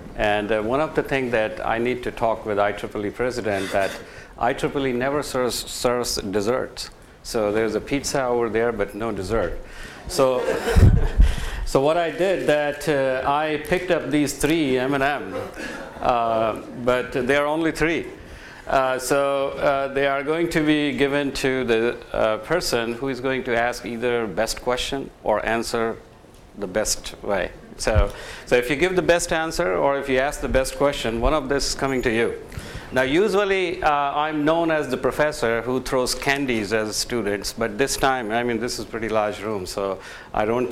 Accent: India; when I was growing up in India and I came to the high school

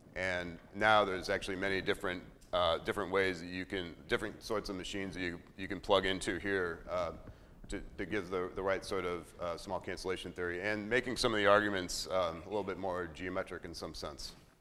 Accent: Hollywood, California, United States; born there; So I was born in Hollywood, California.

